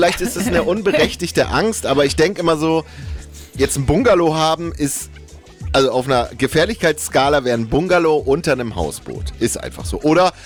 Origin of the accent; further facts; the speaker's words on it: Mecklenburg-Vorpommern, Germany; Der hat sofort meine Heimat vorgeschlagen, und zwar Mecklenburg-Vorpommern, also meine Geburtsheimat.